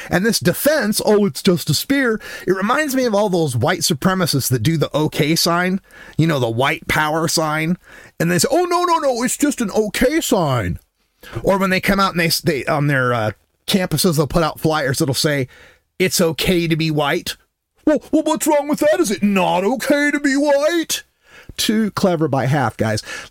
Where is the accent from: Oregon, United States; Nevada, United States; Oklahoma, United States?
Oregon, United States; That's because I'm from Southern Oregon, and this is where the weed is from.